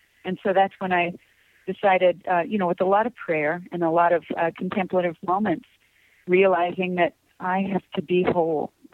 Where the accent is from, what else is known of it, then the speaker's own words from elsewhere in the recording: Kansas, United States; I did grow up in the Midwest. I was born in Kansas City, but raised in a small town in Kansas with about, at that time, maybe 1,600 people.